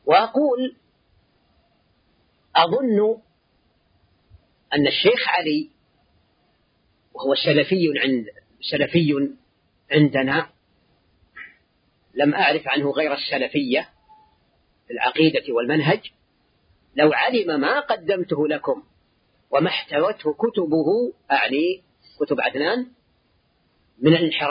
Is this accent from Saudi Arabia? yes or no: yes; Saudi Arabia; في بلادنا السعودية،